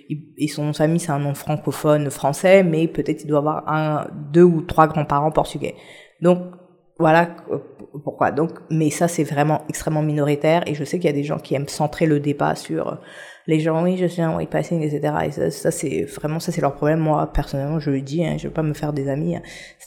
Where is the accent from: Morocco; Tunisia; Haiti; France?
Haiti; moi, par exemple, je suis haïtienne